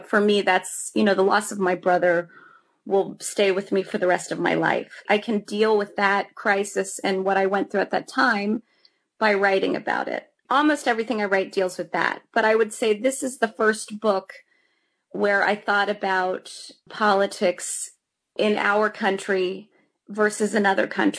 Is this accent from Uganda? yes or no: no; Cincinnati, Ohio, United States; I am from Cincinnati, as you know. So Cincinnati tends to be a setting for most of my work, just because I'm more familiar with it.